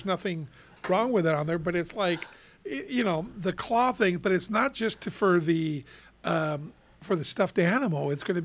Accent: Cuba; moved away; But when I came from Cuba, I was a refugee, and everybody went to work, and I helped out with a paper route.

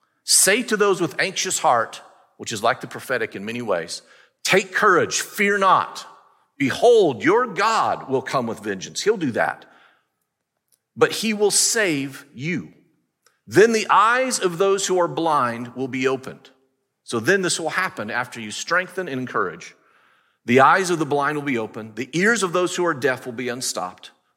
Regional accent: Oregon, United States; also born or lived in Charlotte; now in Winston-Salem, United States; I grew up in Oregon, lived in Charlotte at the time.

